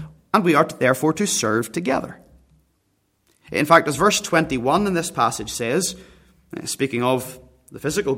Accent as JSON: {"language": "English", "region": "Northern Ireland", "country": "United Kingdom", "lives_now": "Australia", "said": "Northern Ireland, my home country, here in Australia"}